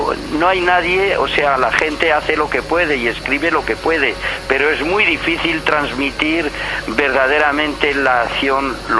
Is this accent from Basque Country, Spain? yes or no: no; Navarre, Spain; en mi tierra, en la ribera de Navarra